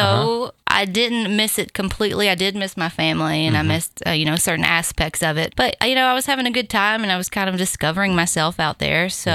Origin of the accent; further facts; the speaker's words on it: Glasgow, Kentucky, United States; also born or lived in Bowling Green / Charleston, South Carolina; I was actually born in Bowling Green, but I grew up in Glasgow. So I went to school, elementary school through high school, Glasgow and Barron County.